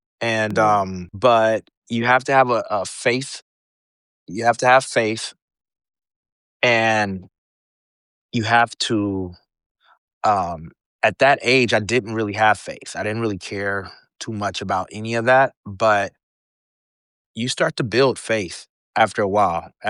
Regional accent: Portland, Oregon, United States; I am born and raised in Portland, Oregon.

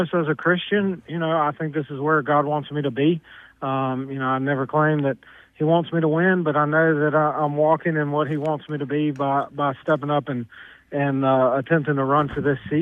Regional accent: Alabama, United States; Well, I was raised in Baldwin County.

